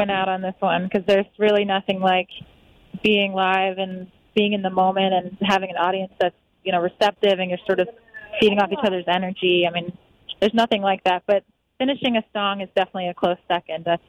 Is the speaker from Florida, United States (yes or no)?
no; Huntington, New York, United States; I grew up in Huntington, Long Island, and I got a lot of friends down in Nashville